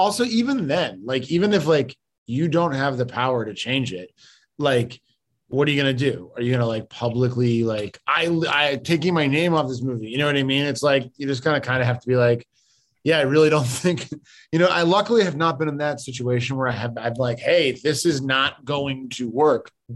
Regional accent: Chicago, Illinois, United States; I grew up in Uptown, which like my neighbor got shot in front of our house.

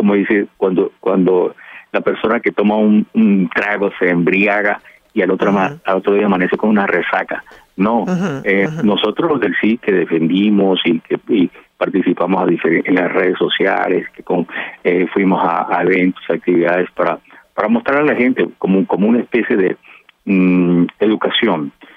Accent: Colombia; moved away; Yo estoy en el exilio hace más de 20 años en Colombia. Salí de Colombia también por la guerrilla, por la violencia, por todas las situaciones que vive nuestro país.

